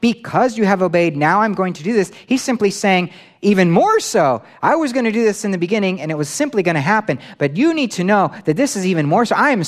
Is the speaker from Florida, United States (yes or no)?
yes; Florida, United States; I grew up in Florida, so I grew up around boats.